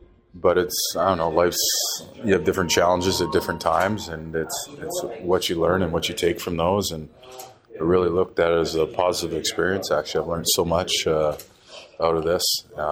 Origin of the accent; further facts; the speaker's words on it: Vancouver, British Columbia, Canada; Yeah, I'm from Vancouver, so I'm used to it, right?